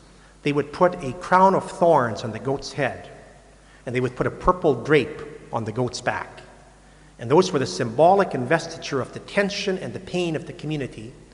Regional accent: United States; I come from America, United States. We always need an enemy.

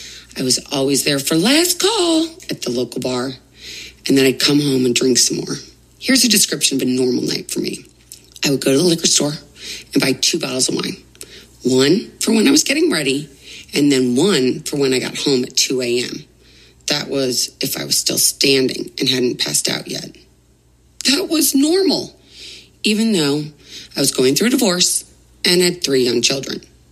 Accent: St. Louis, Missouri, United States; I grew up in St. Louis, home of Anheuser-Busch.

